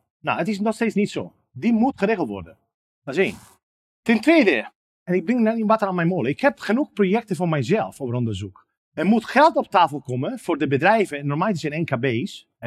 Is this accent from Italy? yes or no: yes; Italy; accent: Italian; Dutch is a second language; Ik ben geen Nederlander. Ik heb nog steeds Italiaans accent in mijn Nederland